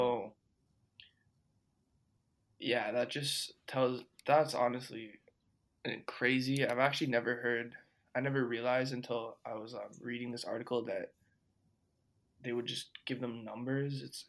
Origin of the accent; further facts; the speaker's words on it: Toronto, Ontario, Canada; Like, I grew up in Toronto, so